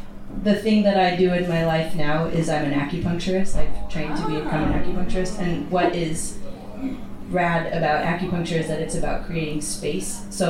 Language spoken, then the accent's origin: English; United States; for instance, I'm from the United States